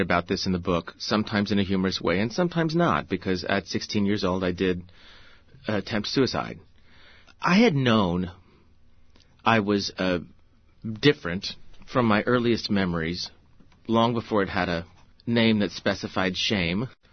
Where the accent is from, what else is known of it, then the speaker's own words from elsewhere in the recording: Oklahoma, United States; It's my growing up in Oklahoma.